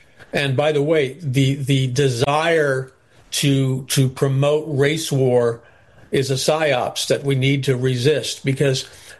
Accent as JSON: {"language": "English", "region": "New York", "country": "United States", "said": "because I'm from New York. I'm a straight shooter."}